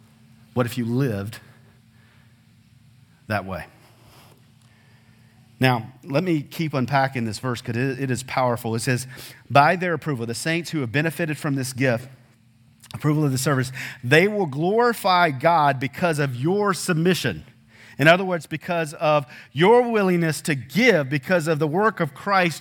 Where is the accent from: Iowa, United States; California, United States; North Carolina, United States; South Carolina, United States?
South Carolina, United States; Clearwater; also born or lived in Georgia; Some of you know that I grew up there. I was born in Georgia, but raised in South Carolina. And in the church I grew up in Clearwater, South Carolina, which is in Aiken County.